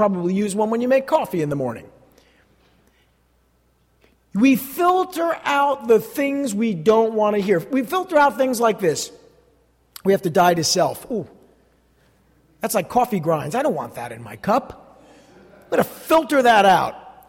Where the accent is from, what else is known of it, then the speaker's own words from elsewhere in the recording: New Jersey, United States; Maybe it's because I'm from Jersey. Or maybe it's because I've been a Christian for 30 years